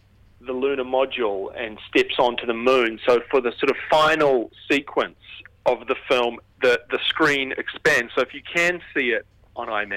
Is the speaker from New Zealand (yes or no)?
yes; New Zealand; now in Los Angeles, United States; Yeah. Yep.